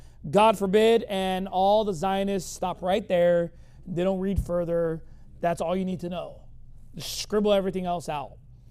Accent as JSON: {"language": "English", "country": "United States", "tie": "born there", "said": "And yes, I am an American. You know, go ahead, call ICE if you want, you know. You know, I was born here, okay?"}